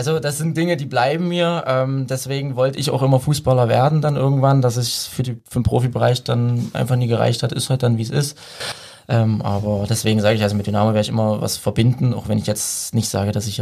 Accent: Dresden, Saxony, Germany; ich bin ja in Dresden aufgewachsen

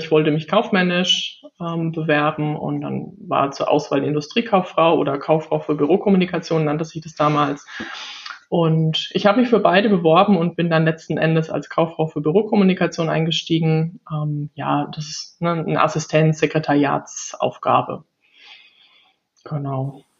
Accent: Bavaria, Germany; Ich komme aus der Nähe von Würzburg, aus einem kleinen Dorf dort, 450 Einwohner. Haben hier Haus und Hof.

